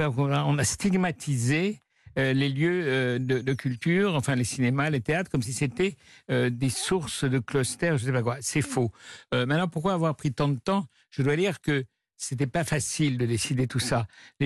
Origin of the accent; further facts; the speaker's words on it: Pyrenees, France; on a quelque chose en commun, c'est qu'on est des Pyrénées tous les deux.